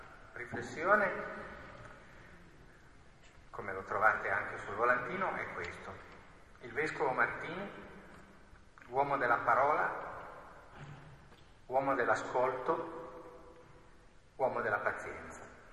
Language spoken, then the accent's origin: Italian; Turin, Piedmont, Italy; io sono torinese, come Cardinale Martini, come forse chi mi ha preceduto, o quantomeno piemontese